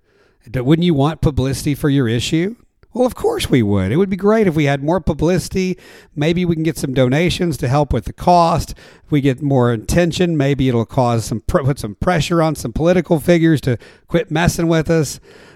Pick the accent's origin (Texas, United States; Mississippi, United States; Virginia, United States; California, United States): Texas, United States; I'm from North Texas, and outside of the Dallas area